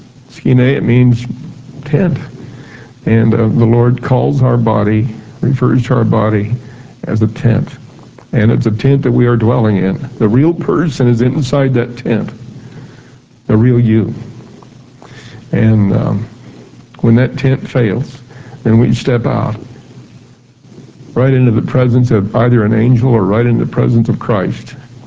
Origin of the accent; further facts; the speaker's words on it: Kansas, United States; And he had a farm in Kansas. I'm from Kansas, a little farm there, farm community, and near Wichita.